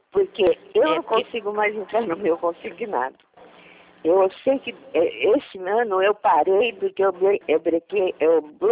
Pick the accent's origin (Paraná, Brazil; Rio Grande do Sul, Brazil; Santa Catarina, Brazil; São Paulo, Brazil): São Paulo, Brazil; Bauru; Não, eu sou de Bauru